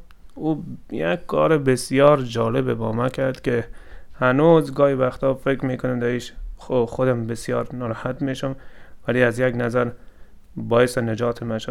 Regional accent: Iran; moved away; من در ایران بزرگ شدم.

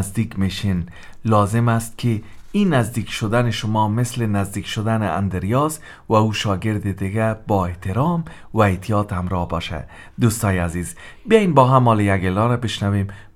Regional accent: Afghanistan; born there; اما چون ما در جامعه افغانی به دنیا آمدیم

